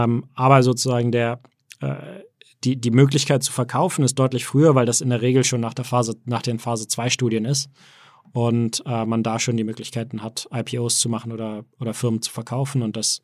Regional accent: Hamburg, Germany; born there; also born or lived in Berlin / United States; Ja, geboren in Hamburg, aber auch viel auch in Berlin und viel auch in den USA.

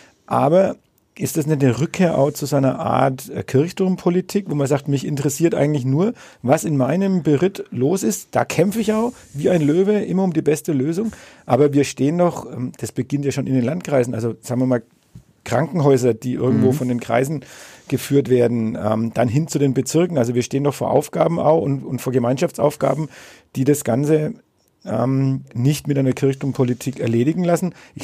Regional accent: Bad Windsheim, Bavaria, Germany; kann ich jetzt auch meine Heimatstadt Winsheim als Beispiel anführen

